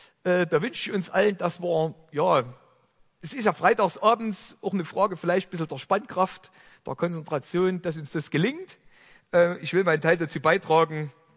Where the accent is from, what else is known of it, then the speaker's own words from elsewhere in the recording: Saxony, Germany; ich komme aus der Ecke von Chemnitz und da ist der Slang ganz besonders ausgeprägt und das kann ich nicht verleugnen, das ist einfach so. Das ist, habe ich mit der Muttermilch aufgesogen